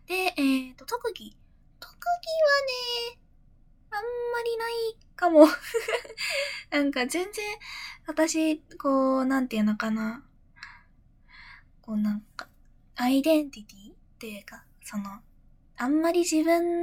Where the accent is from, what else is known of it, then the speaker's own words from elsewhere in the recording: Fukuoka, Japan; accent: Hakata dialect; まあ、とりあえず福岡ですね、出身地。